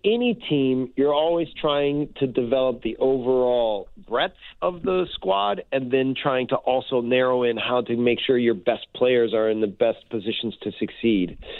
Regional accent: United States; now in Canada; I am American, and you know, I don't fully understand everything about being Canadian

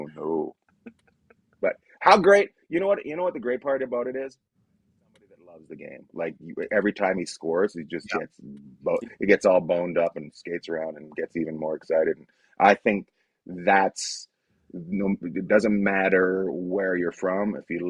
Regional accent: British Columbia, Canada; I grew up in British Columbia.

